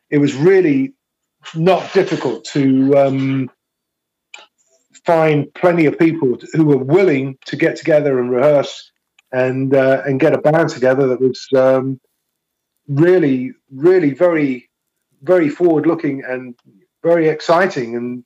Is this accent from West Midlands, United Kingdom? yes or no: yes; West Midlands, United Kingdom; And then I started to look at getting away from my hometown. I mean, there was a lot of music going on in Birmingham and the towns and cities that surrounded Birmingham.